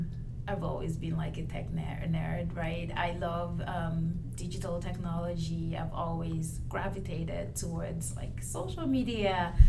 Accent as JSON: {"language": "English", "country": "Nigeria", "moved": "yes", "lives_now": "United States", "said": "I came to the US about 7 years ago, and again, I'm from Nigeria and I identify as Igbo"}